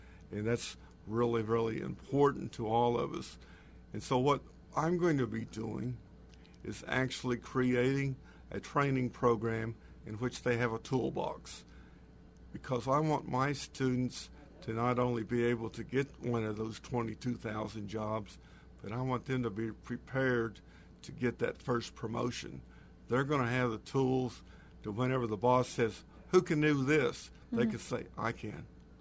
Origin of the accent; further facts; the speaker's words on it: Oklahoma, United States; I'm originally from Oklahoma.